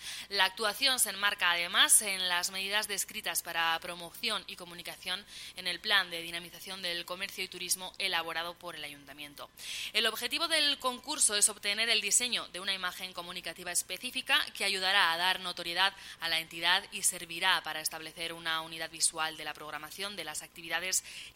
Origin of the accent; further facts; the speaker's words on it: Caparroso, Navarre, Spain; yo la verdad que soy de Caparroso, entonces subo a Pamplona